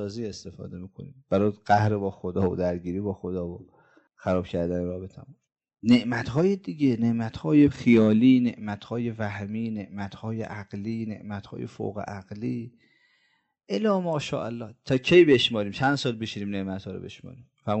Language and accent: Persian; Iran; هر دفعه میگم خدا رو شکر ما ایرانی هستیم